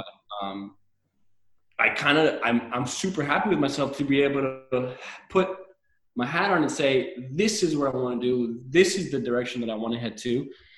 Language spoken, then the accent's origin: English; Miami, Florida, United States; for me and my family, we have a very strong French culture. And I grew up here in Miami, going to a French elementary school, a French middle school, and a French high school